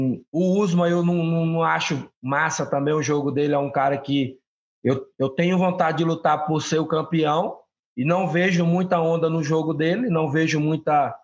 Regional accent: Pará, Brazil; gosto muito mais do paraense voador, que é muito mais o meu estilo, e mostra o meu estado, né? O meu, de onde eu venho, né?

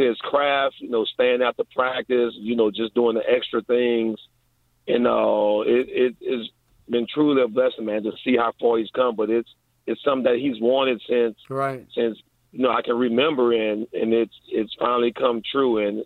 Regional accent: New Orleans, Louisiana, United States; I can truly say, even though I'm from New Orleans, and I think we have some pretty good ball in Louisiana

